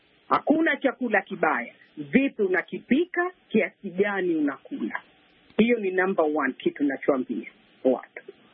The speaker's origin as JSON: {"language": "Swahili", "region": "Zanzibar", "country": "Tanzania", "said": "Mimi nimetoka kwetu Zanzibar juzi, just kiasi mwezi uliopita"}